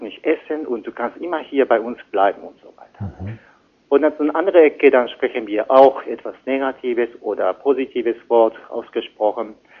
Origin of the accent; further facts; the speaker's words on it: Japan; German is a second language; Und bei uns in Japan gibt es auch so eine Moralunterricht, weil in Japan ist Religionunterricht verboten.